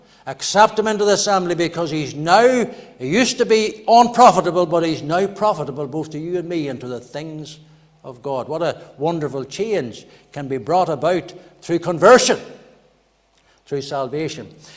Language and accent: English; Northern Ireland, United Kingdom; I come originally from Fermanagh, as you know